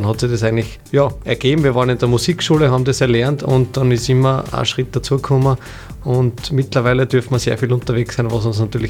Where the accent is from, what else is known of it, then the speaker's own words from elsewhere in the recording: Waldenstein, Lower Austria, Austria; Ja, wir kommen direkt aus der Ortschaft Waldenstein. Das ist eine Gemeinde im Bezirk Gmünd.